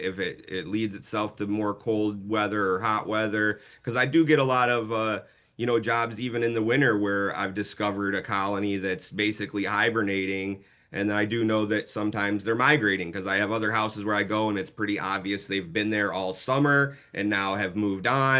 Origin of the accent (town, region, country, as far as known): Michigan, United States; now in Southern US